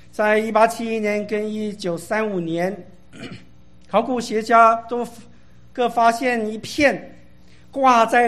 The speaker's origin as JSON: {"language": "Chinese", "country": "Taiwan", "tie": "born or raised there", "said": "让我想到我是从小在台湾长大的"}